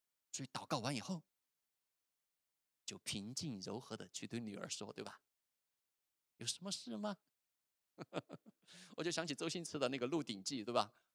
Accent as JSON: {"language": "Chinese", "region": "Chongqing", "country": "China", "tie": "born or raised there", "said": "就像刚才我讲我老家的那个重庆的塌方，说来就来啊"}